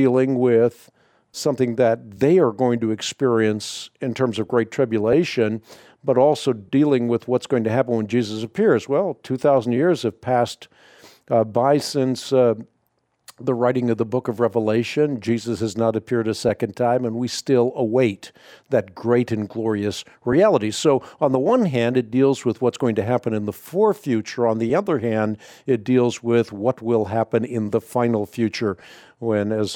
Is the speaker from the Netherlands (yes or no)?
yes; Netherlands; English is a second language; moved away; that's where we immigrated when I immigrated from the Netherlands. And so it's a place that has great fondness for me and a lot of memories.